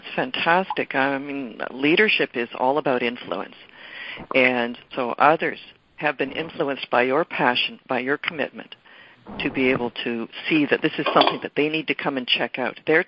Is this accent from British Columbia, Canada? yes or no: no; Peterborough, Ontario, Canada; I'm your trainer on Wednesday mornings, and I hail from Peterborough, Ontario.